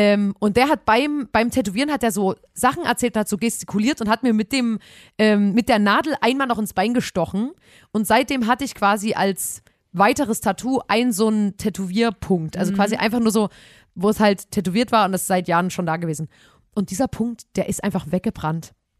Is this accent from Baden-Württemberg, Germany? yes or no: no; Chemnitz, Saxony, Germany; dass in meiner Heimatstadt, also in Chemnitz, irgendwann, dass ich so fame bin